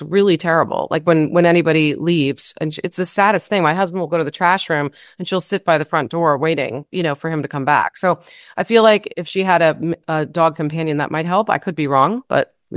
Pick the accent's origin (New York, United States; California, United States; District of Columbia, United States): District of Columbia, United States; Washington; I grew up in Washington, D.C.